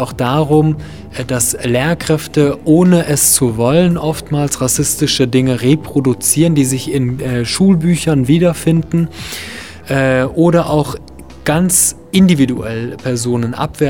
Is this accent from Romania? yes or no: no; Cologne, North Rhine-Westphalia, Germany; ich sage, ich komme aus Köln